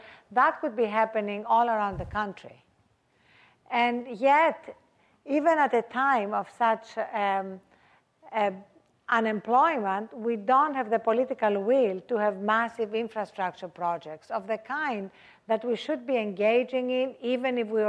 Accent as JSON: {"language": "English", "town": "Athens", "region": "Attica", "country": "Greece", "tie": "born or raised there", "said": "As I was growing up in Athens, Greece"}